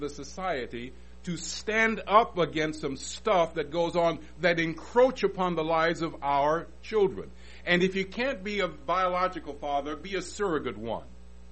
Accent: Detroit, Michigan, United States; I'm not from Tyler. I'm from Detroit.

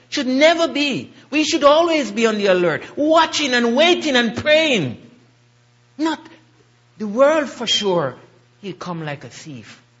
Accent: Jamaica; originally I'm from Jamaica. So we have a saying back home.

